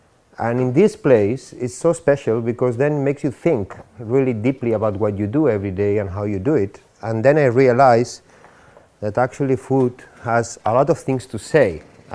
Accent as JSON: {"language": "English", "country": "Spain", "second_language": "English", "said": "I'm basically from Spain. I'm a cook. And in Spain, the food is awesome"}